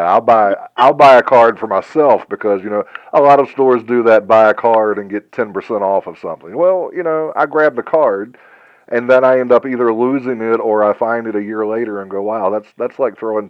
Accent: the South, United States; I'm a Southerner. You don't take mama in a store unless it's a nice store.

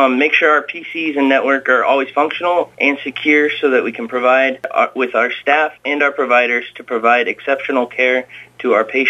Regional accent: Pocahontas, Iowa, United States; I'm originally from Pocahontas, and when I saw the chance to move back here close to home, it was something that I couldn't pass up, and I've been around Humboldt and in Humboldt all my life.

